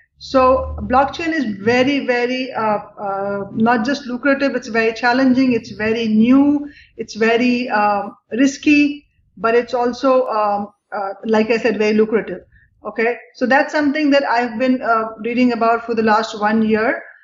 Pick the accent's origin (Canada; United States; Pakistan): Pakistan; But I was the only from Pakistan. Not just female, I was the only person from Pakistan, actually.